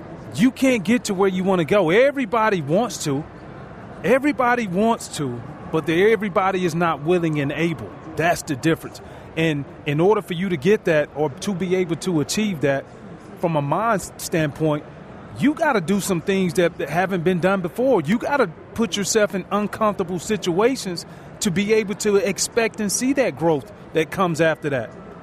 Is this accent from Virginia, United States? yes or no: yes; Richmond, Virginia, United States; that was the first time I realized the world was so much bigger than the block I grew up on in Richmond, Virginia.